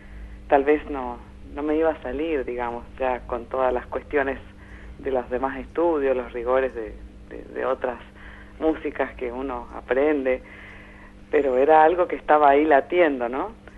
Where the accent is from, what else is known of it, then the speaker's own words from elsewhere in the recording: Misiones, Argentina; also born or lived in Puerto Rico; Nací en Puerto Rico, en el Caribe, por esas circunstancias así de los padres viajeros, pero sí, me radiqué en Misiones toda mi familia desde que era chica y bueno, me amisioneré, como decimos allá. Así que esa es mi sensación, ¿no? De que soy muy misionera.